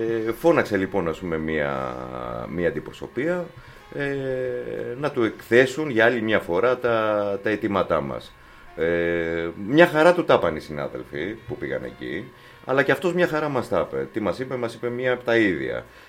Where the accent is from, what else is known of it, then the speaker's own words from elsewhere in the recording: Athens, Attica, Greece; είμαστε Έλληνες, αλλά πάνω απ' όλα είμαστε Αθηναίοι εδώ στην Αθήνα.